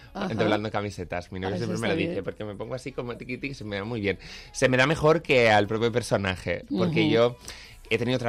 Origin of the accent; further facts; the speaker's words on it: Spain; tenemos un lenguaje súper rico, un montón de acentos diferentes, y somos españoles y es maravilloso